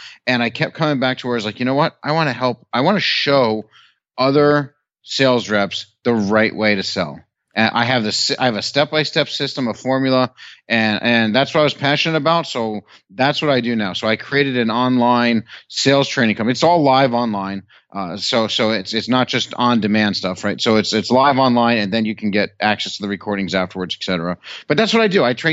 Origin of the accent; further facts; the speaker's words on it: White Plains, New York, United States; also born or lived in Arizona / Ohio; I'm originally from upstate New York, I'm originally from New York, you know, the White Plains area.